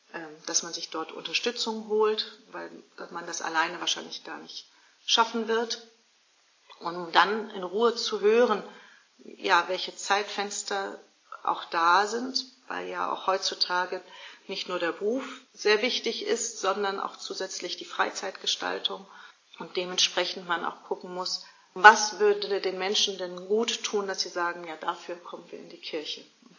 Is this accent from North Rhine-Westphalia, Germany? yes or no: yes; Essen, North Rhine-Westphalia, Germany; also born or lived in Trier / Düsseldorf / Quito, Ecuador; Ich bin in Trier an der Mosel geboren worden, in Düsseldorf eingeschult worden. Ich habe 6 Jahre lang in Quito, Ecuador leben dürfen. Und habe im Ruhrgebiet in Essen mein Abitur gemacht.